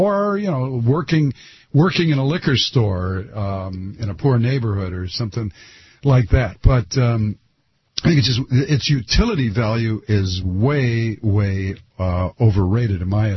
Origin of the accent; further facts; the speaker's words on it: Detroit, Michigan, United States; I was born in Detroit, went to school in Detroit, a party in Detroit all the time.